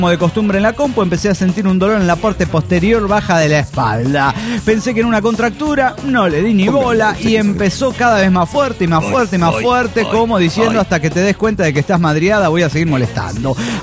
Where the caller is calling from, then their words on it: Neuquén, Argentina; de Neuquén, Argentina.